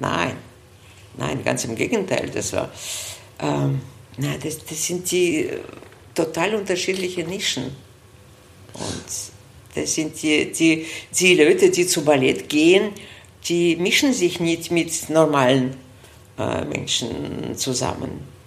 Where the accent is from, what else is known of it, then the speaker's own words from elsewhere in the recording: Saint Petersburg, Russia; German is a second language; moved away as an adult; now in Vienna, Austria; Nein, ich bin eine Russin, in St. Petersburg geboren. Lebe aber in Österreich, in Wien. In diesem Jahr werden schon 45 Jahre sein. Ja, seit 1979.